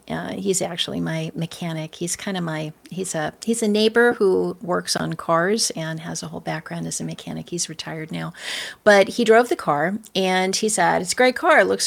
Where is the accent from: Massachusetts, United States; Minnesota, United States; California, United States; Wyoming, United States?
California, United States; Los Angeles; But I am originally from Los Angeles, where no one buys American cars.